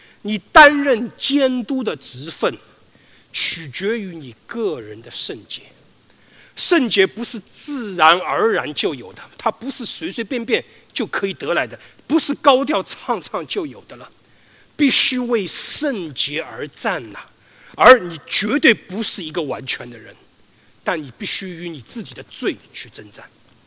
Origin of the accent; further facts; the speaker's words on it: Shanghai, China; 因为这是我的故乡嘛，上海发生的事情嘛